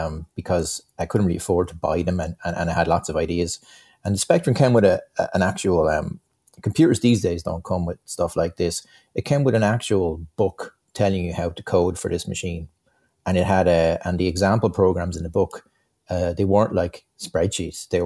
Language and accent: English; Slieverue, Leinster, Ireland; When I was a kid growing up in Slieveroo, just outside town